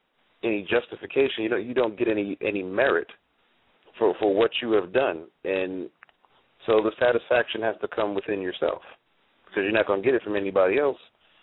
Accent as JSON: {"language": "English", "region": "New York", "country": "United States", "tie": "born or raised there", "moved": "as an adult", "lives_now": "San Francisco Bay Area, United States", "said": "Because I grew up in New York, lived there for over 30-something years before I finally moved out to the Bay Area."}